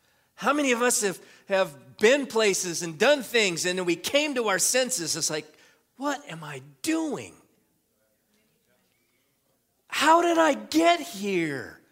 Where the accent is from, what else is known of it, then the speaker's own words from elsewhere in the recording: California, United States; Hey, I grew up in California. I have to know a few, right?